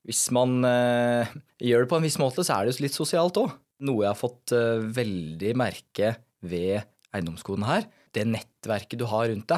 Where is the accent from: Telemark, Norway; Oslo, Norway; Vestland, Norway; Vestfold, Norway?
Telemark, Norway; Porsgrunn; now in Jessheim, Norway; Jeg 24 år. Født og oppvokst I Porsgrunn. For tiden så bor jeg på Jessheim.